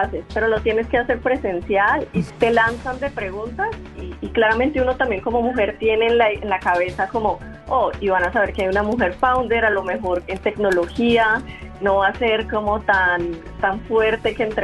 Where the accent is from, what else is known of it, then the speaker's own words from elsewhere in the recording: Colombia; decíamos, somos colombianos, en un mercado latino no va a ser tan atractivo.